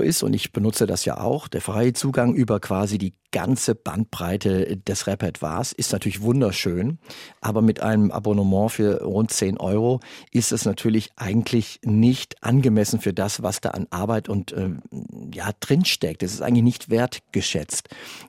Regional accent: Siegen, North Rhine-Westphalia, Germany; Das hatte ein Theatermensch aus Siegen, aus meiner Heimatstadt.

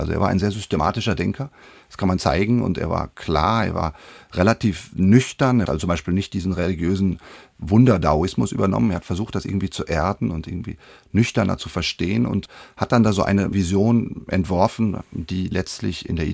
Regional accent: Northern Germany, Germany; Also ich komme aus Norddeutschland, aus der norddeutschen Tiefebene sozusagen, und irgendwie hat mich das da angezogen.

